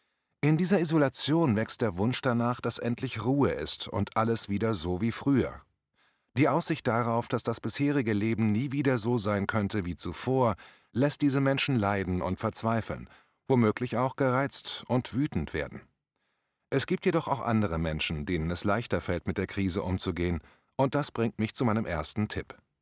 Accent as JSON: {"language": "German", "region": "Northern Germany", "country": "Germany", "tie": "born or raised there", "said": "an meine Jugend in Norddeutschland"}